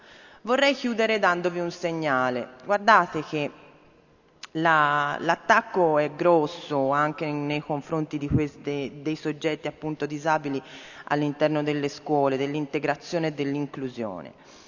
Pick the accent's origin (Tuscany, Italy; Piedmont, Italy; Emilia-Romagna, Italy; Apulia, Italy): Tuscany, Italy; Pistoia; nella mia provincia, io sono di Pistoia